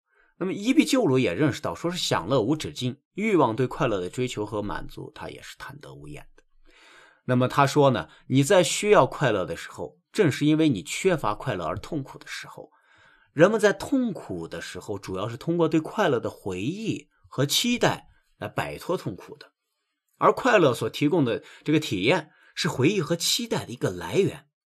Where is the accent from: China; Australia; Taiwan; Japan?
China; 因为我们中国人对佛学也比较熟悉嘛